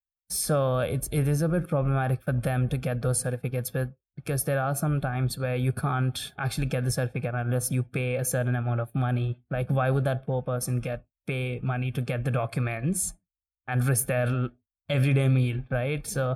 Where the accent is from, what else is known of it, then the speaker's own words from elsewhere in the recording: Hyderabad, Telangana, India; Yeah, Hyderabad, yeah.